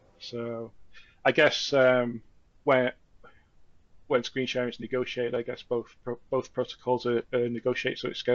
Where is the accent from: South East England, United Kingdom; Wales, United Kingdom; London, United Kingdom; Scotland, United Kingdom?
Wales, United Kingdom; So I'm from Wales, a small country, attached to England for its sins.